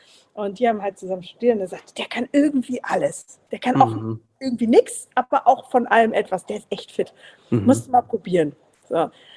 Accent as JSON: {"language": "German", "region": "Berlin", "country": "Germany", "said": "Ich komme ursprünglich aus Berlin"}